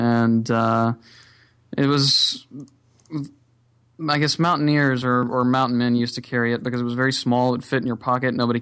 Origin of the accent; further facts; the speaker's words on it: the South, United States; I am from the South.